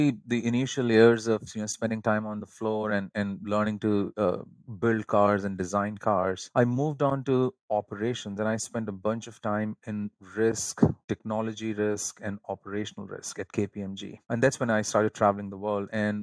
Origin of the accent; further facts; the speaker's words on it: India; now in United States; I think if you ask any kid in India, there is two things that kind of get people going there.